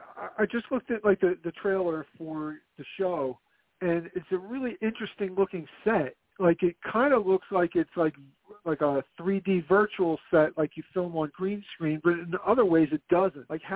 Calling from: Philadelphia, Pennsylvania, United States; calling from Philadelphia.

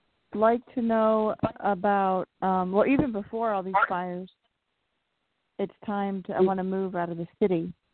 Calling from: California, United States; in Smoky, California.

